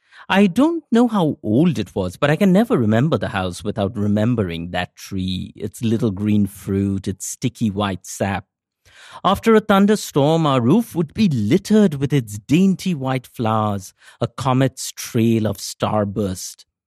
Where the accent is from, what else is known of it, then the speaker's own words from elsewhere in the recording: Kolkata, West Bengal, India; Growing up in Kolkata, we had never seen a daffodil or a snowdrop, but we had our neem. … in Kolkata. But being Bengali, we did not just write odes to our harbingers of spring.